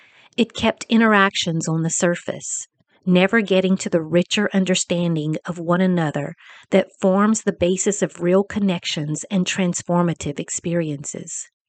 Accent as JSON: {"language": "English", "region": "Louisiana", "country": "United States", "accent": "Cajun", "said": "My Cajun accent can get very flat when sharing something I'm passionate about."}